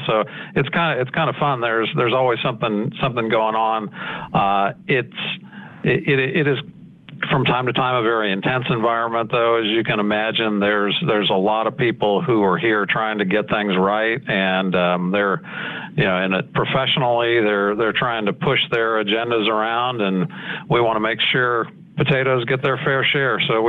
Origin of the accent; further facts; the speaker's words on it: California, United States; I grew up in the citrus industry in California, so just north of Los Angeles.